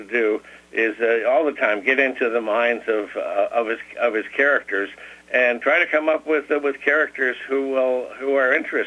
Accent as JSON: {"language": "English", "town": "Tomah", "region": "Wisconsin", "country": "United States", "tie": "born or raised there", "said": "I grew up in Tomah, Wisconsin, not far from you."}